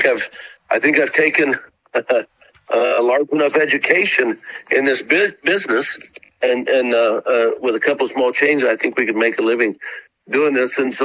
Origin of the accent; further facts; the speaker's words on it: New Mexico, United States; I'd been a fan of horse racing, even though, was not raised in horse racing. I was raised in New Mexico.